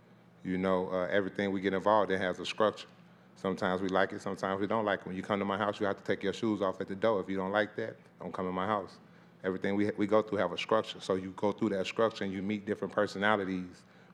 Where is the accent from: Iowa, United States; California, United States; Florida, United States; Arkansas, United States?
Arkansas, United States; As far as me, I'm from Arkansas. My dad got killed when I was 2.